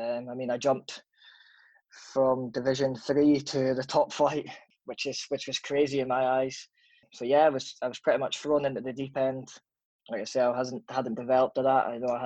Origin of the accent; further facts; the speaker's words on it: Edinburgh, Scotland, United Kingdom; I was brought up to a city called Edinburgh, which is capital of Scotland, in case people didn't know. And I moved up to Aberdeen, which is about 2.5 hours away, due to dad's work.